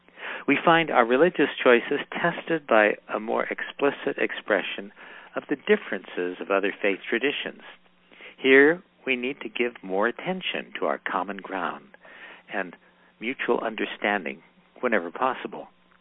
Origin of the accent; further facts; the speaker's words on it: Oakland, California, United States; As a child growing up in East Oakland in California, we had a fig tree in the backyard.